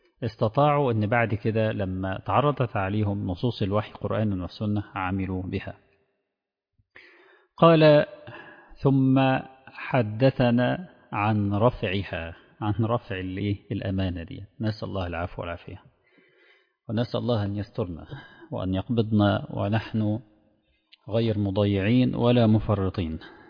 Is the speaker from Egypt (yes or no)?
yes; Egypt; احنا عندنا في مصر